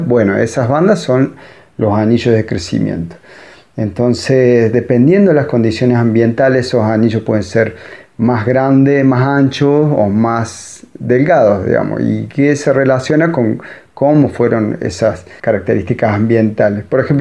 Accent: Córdoba, Argentina; now in Mendoza, Argentina; Yo soy de Córdoba y elegí venirme a Mendoza porque era uno de los lugares que yo ya había visitado antes en otra oportunidad, y era uno de los lugares que pensaba como posibilidad para vivir.

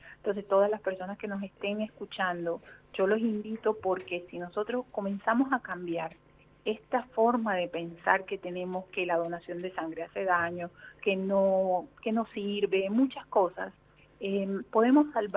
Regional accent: Magdalena, Colombia; Claro, yo soy costeña, yo soy de la región Caribe colombiana, o sea, del mar, cerca 40 minutos de Santa Marta.

